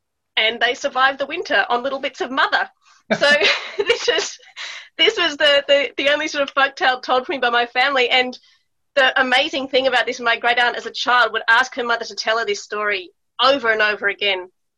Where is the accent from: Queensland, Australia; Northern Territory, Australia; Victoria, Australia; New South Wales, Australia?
Victoria, Australia; Melbourne; also born or lived in Italy; time in Italy and then we moved back to Melbourne. So I've kind of moved about a lot as well. But, growing up in Australia, where apart from the Indigenous Australians, we've all come here from somewhere else, the folklore has come with us.